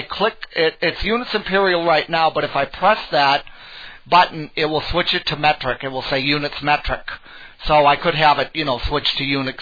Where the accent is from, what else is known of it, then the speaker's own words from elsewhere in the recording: United States; And because I'm American, I have mine set to Fahrenheit, of course.